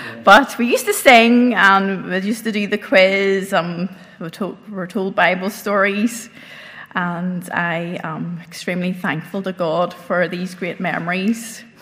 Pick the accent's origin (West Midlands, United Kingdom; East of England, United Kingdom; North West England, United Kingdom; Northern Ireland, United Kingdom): Northern Ireland, United Kingdom; Belfast; I was born in Belfast and I lived there until I was married.